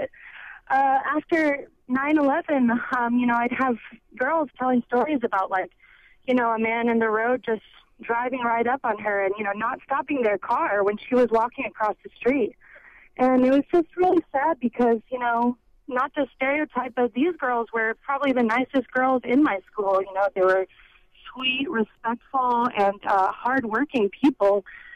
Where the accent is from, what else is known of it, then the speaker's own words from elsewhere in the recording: Richardson, Texas, United States; I grew up in Richardson, in an area that's really, I mean, I'm a white female, you know, was not the majority there.